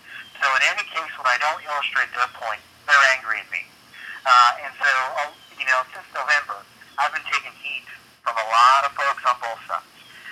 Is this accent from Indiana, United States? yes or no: no; Pennsylvania, United States; I would consider myself a Rays fan, though I grew up in Pennsylvania, and so my allegiance is first or kind of the Phillies in the National League